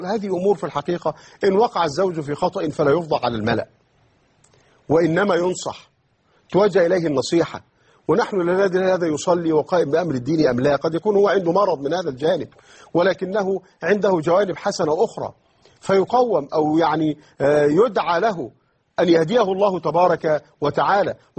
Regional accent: Egypt; عندنا في مصر الآن

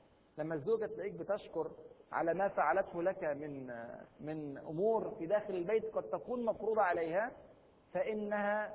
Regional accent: Egypt; هذه الجملة مشهورة عندنا في مصر، لا شكر على واجب

